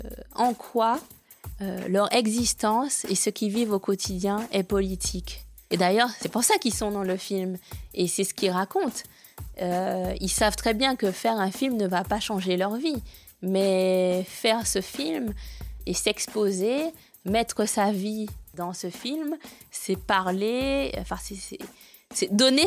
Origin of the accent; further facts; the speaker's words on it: Guadeloupe; also born or lived in Paris / Montreal; moi, j'ai grandi en Guadeloupe, j'ai vécu toute ma vie là-bas et je vis encore.